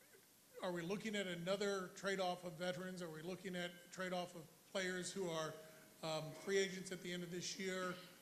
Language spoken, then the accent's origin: English; Montclair, New Jersey, United States; I'm from Montclair, New Jersey.